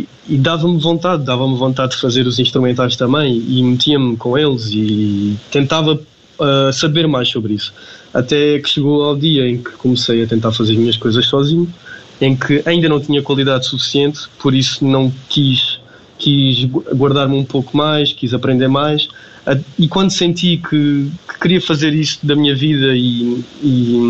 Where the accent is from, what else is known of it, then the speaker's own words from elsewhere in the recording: Évora, Alentejo, Portugal; Certo, sou de Évora e lá está, fui para o conservatório assim que deu para entrar no regime articulado da escola.